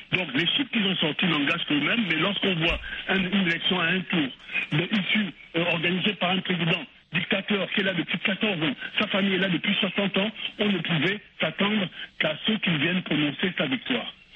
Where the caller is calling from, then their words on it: Montreal, Quebec, Canada; je suis poste de Tasmou, je suis à Montréal, au Canada.